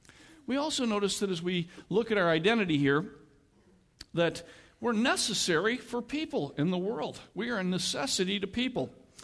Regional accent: Midwest, United States; I got it from growing up in the Midwest.

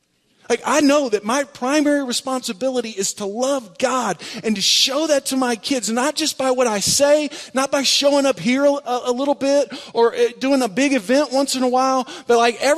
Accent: Houston, Texas, United States; Now, I grew up in Houston, Texas, so that was different for me.

